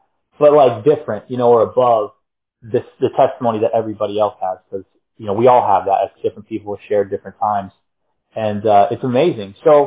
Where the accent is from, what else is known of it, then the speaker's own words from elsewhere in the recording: North Carolina, United States; Those are my old stomping grounds. I think Sakina knows I mentioned it. I'm from North Carolina, so close to Mary as well.